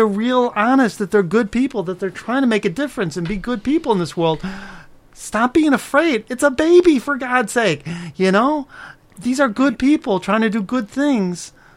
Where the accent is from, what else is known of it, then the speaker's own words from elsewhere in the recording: Chicago, Illinois, United States; I'm a guy from Chicago, and there's been a lot of violence in Chicago.